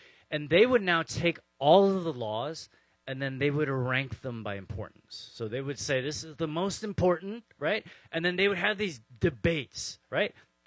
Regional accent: Toronto, Ontario, Canada; I'm from Toronto

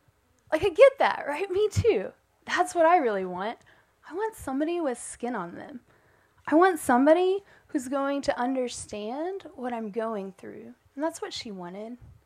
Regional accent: Odessa, Texas, United States; I grew up in Texas. I grew up in West Texas, Odessa.

